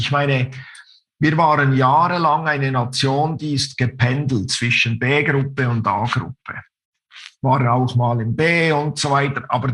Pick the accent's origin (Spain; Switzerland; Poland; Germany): Switzerland; Bern; accent: Bernese; wenn du meinen Berner Dialekt verstehst, dann hat das unter anderem den Grund, dass die Berner in der Schweiz als ausgesprochene Langsamsprecher gelten.